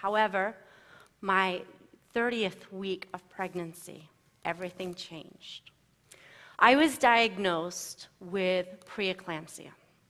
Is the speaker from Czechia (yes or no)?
no; Australia; I grew up in Australia